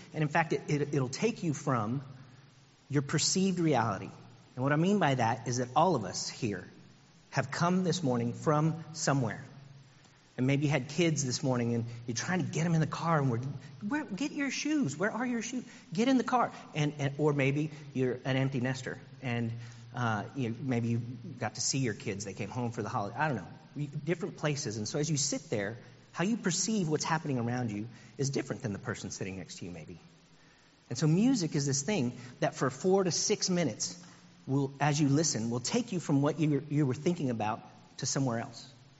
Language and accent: English; Texas, United States; Because I'm from Texas. And I moved here about 2 years ago.